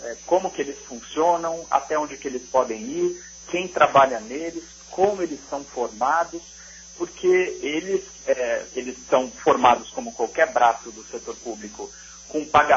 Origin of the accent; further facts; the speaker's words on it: Brazil; é estranho que nós, como brasileiros, como país, não discutimos tão aprofundadamente